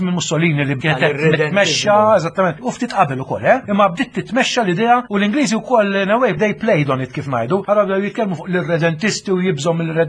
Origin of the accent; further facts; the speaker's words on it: Ħamrun, Southern Region, Malta; Ma nafx għatlek xi jiena ma jiena mill-Ħamrun u l-iskola li r-reżenja fuqha kienet proprja l-iskola tal-Ħamrun.